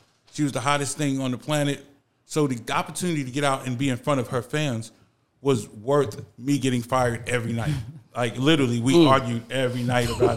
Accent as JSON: {"language": "English", "town": "New York City", "region": "New York", "country": "United States", "said": "I'm a kid from the Bronx, so..."}